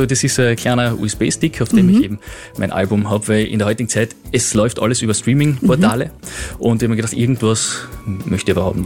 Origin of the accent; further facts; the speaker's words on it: Carinthia, Austria; Ich bin Kärntner, ich bin leidenschaftlich auch Wiener, ich bin kein Wiener, also ich bin kein Wiener, aber gleichzeitig Kärntner Wiener